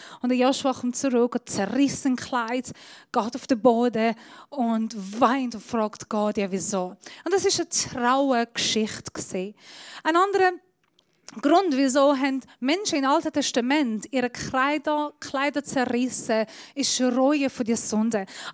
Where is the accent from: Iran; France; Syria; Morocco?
Iran; German is a second language; now in Switzerland; Ich bin Iranerin, ich darf nicht nach Israel, bis ich den Schweizer Pass habe.